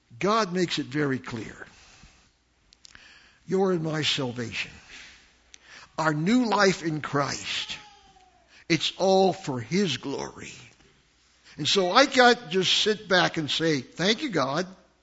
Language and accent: English; United States; born there; I told you, I was born in the States, and I take pills for that.